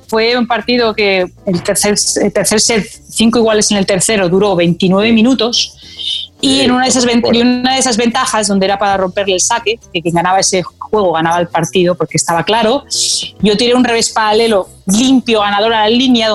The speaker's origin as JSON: {"language": "Spanish", "town": "Barcelona", "region": "Catalonia", "country": "Spain", "said": "soy en Barcelona, en mi público, con mi gente, en mi ciudad, en mi país"}